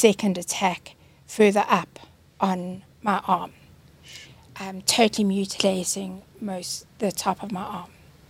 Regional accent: Alberton, Gauteng, South Africa; I'm from Alberton.

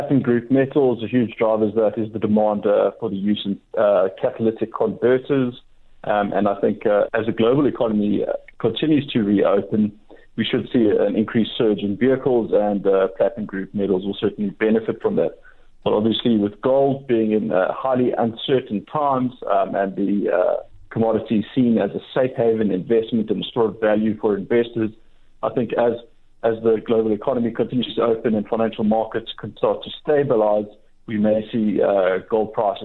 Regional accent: South Africa; So as a South African, I'm optimistic, I'm cautiously optimistic

